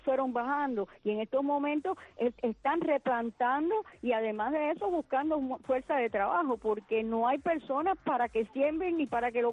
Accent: Cuba

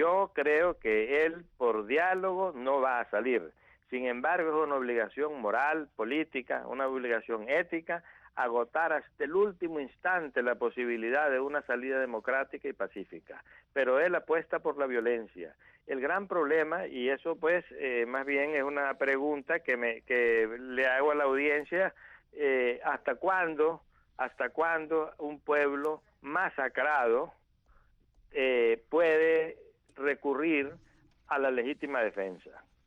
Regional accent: León, Nicaragua; la ciudad de León … de donde yo soy originario

